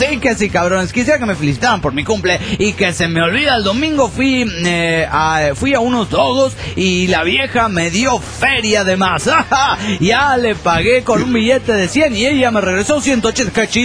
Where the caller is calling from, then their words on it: Olavarría, Buenos Aires Province, Argentina; Soy la muchacha de Olavarría, Argentina.